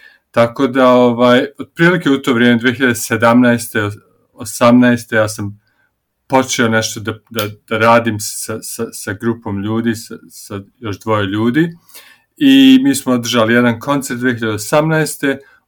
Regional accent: Banja Luka, Republika Srpska, Bosnia & Herzegovina; ja sam iz Bosne, iz Banja Luke.

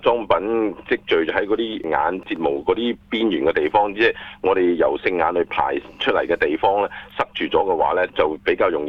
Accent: Guangdong, China; 咁所以我哋就廣東人就俗稱叫做眼挑針

